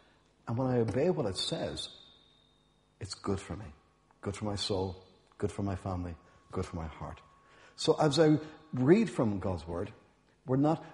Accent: Enniscorthy, Leinster, Ireland; originally I'm from Enniscorthy in County Wexford. So for those footballers among us, I'm known as a yellow belly.

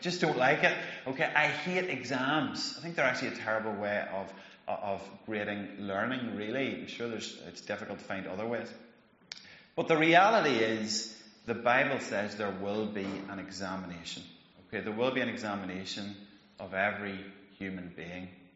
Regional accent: Monaghan, Ulster, Ireland; I grew up in Monaghan, which means that I didn't do A-levels.

